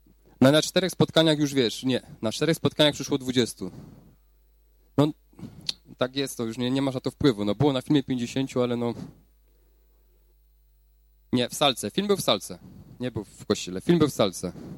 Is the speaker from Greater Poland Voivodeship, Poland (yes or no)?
no; Tychy, Silesian Voivodeship, Poland; no ja z Tychów